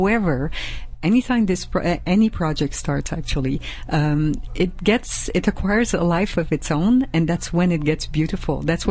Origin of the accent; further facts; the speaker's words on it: Montreal, Quebec, Canada; English is a second language; because I'm from Montreal and we never spoke English, a little English we had at school.